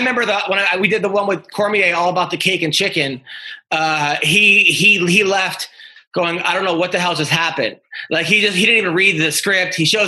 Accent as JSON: {"language": "English", "town": "Long Island", "region": "New York", "country": "United States", "moved": "yes", "said": "Well, I moved out about like 15 years ago. But yeah, I'm from New York, Long Island. But I got sent away to boarding school in Maine when I was in high school."}